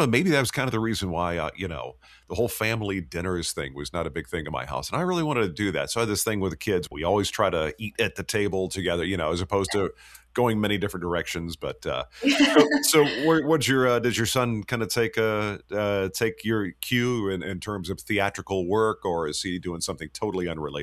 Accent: Dallas, Texas, United States; also born or lived in New Orleans; I'm originally from Dallas, so I always clarify, but I spent 20 years there.

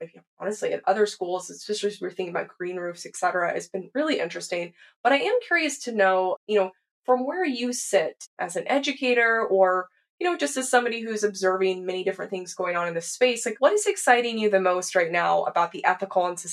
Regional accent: Texas, United States; I mean, first, I grew up in Texas. There was very little curriculum about these things, if anything.

